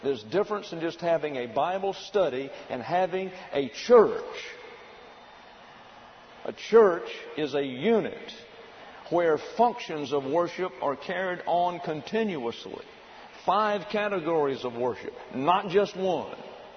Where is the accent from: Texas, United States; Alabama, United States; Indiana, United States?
Alabama, United States; opportunity I had to go do trial sermons was at Montgomery, Alabama. Very alluring to me. It's 40 miles from my hometown.